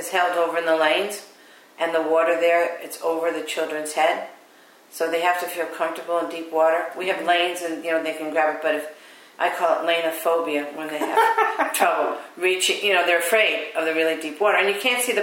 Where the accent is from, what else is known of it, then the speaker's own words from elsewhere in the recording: Rockville Centre, New York, United States; born there; I was born in December on the 5th, 1949, in Long Island, Rockville Center.